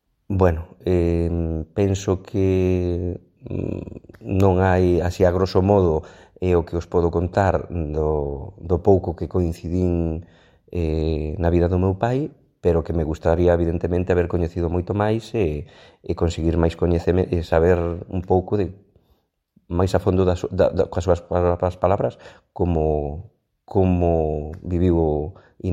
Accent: Ourense, Galicia, Spain; born there; cando eu nacín en Ourense

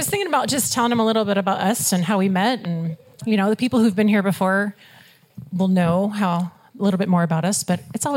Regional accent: Florida, United States; So we met, I'm from Florida originally. He is from here in Washington.

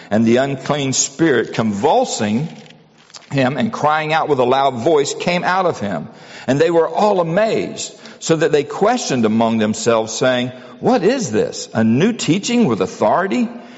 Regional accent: United States; As American citizens, we have a kind of uneasy relationship with the idea of authority.

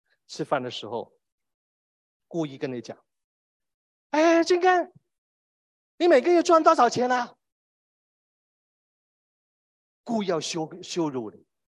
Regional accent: Hong Kong; 我是香港的，

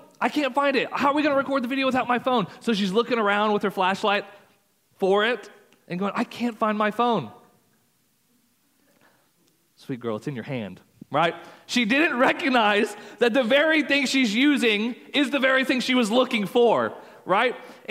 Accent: Texas, United States; accent: Texas; I'm going a little fast. That's not just because of my Texas accent, I promise.

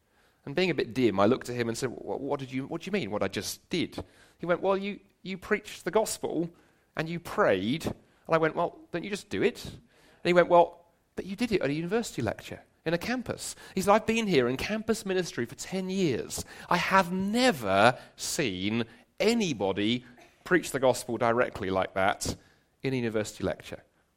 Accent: London, United Kingdom; moved away as an adult; now in Toronto, Canada; I come originally from London. You may tell that by the accent.

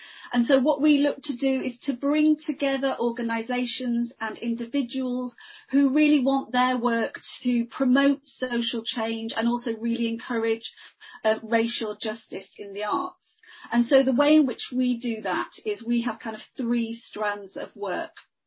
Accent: United Kingdom; I am a British South Asian woman

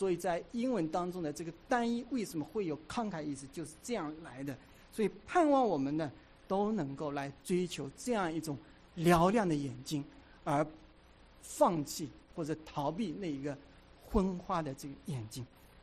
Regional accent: China; 有的时候我们中国人真的很会很会说一些很含糊其辞的话啊

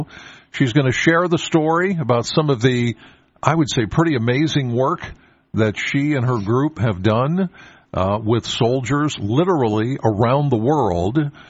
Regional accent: Penns Valley, Pennsylvania, United States; I'm from Penns Valley, so I got about a half-hour drive into the studio.

